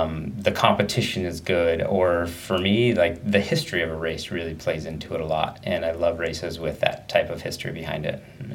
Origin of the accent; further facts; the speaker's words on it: Medford, Oregon, United States; but most of the time went to school and everything in Southern Oregon, Medford area, and grew up there.